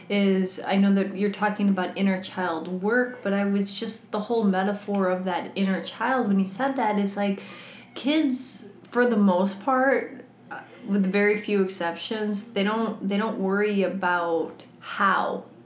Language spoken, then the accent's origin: English; Midwest, United States; because I'm from the Midwest and I have people, you know, friends in different places and stuff like